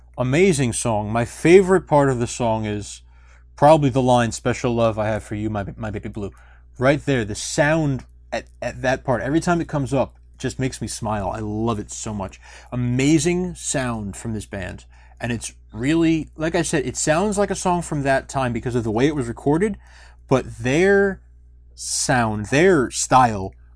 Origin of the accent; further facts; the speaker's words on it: New York, United States; Now, I'm from New York, and he's a Long Islander